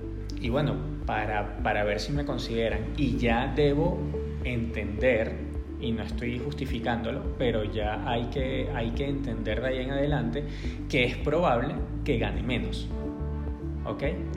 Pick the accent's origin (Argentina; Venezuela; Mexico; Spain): Venezuela; now in Colombia; Y me puedo ir a otros países donde somos menos venezolanos aún